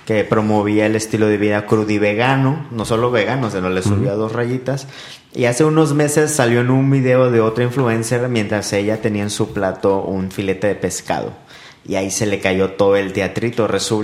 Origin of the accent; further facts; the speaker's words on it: Monterrey, Nuevo León, Mexico; somos de Monterrey, estuvimos aquí en Monterrey.